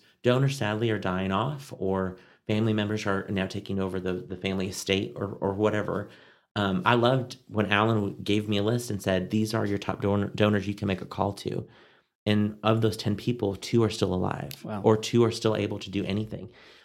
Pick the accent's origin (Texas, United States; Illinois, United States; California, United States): Texas, United States; Amarillo; And every time I say I'm from Amarillo, Texas, every time they say, oh, I drove through there once.